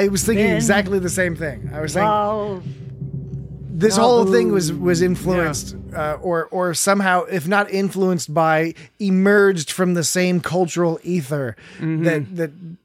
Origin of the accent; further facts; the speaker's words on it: Virginia, United States; I was born and raised in Virginia.